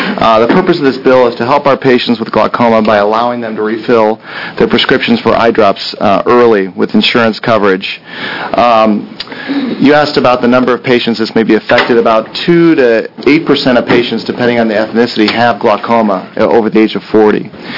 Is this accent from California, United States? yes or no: no; Portland, Oregon, United States; I'm an ophthalmologist from Portland, Oregon.